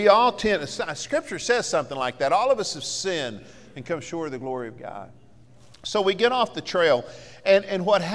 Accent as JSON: {"language": "English", "region": "Texas", "country": "United States", "tie": "born or raised there", "said": "Again, I grew up in West Texas. You could see Lubbock from my house, and it was 30 miles away, okay?"}